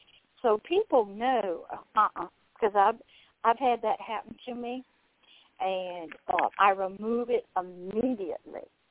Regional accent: Pensacola, Florida, United States; Pensacola, Florida. It's along the Gulf Coast, sort of right along with Mobile, Alabama, and New Orleans

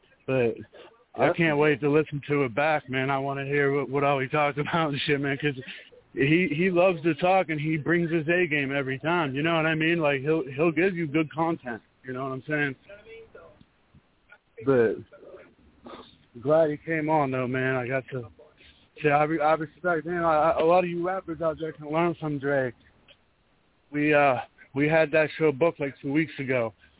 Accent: Pittsburgh, Pennsylvania, United States; you got to understand, I'm from Pittsburgh.

